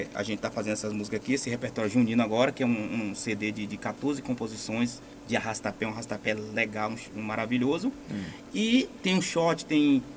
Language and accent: Portuguese; Rafael Jambeiro, Bahia, Brazil; E eu vim de lá do Cajueiro, né, município de Rafael Jambeiro